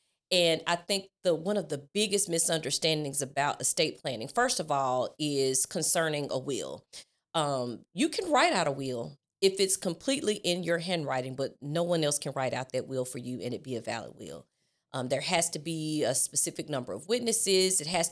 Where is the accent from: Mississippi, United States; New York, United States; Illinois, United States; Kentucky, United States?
Mississippi, United States; Jackson; Yes, yeah, so I was raised in Jackson, Mississippi, a product of Jackson Public Schools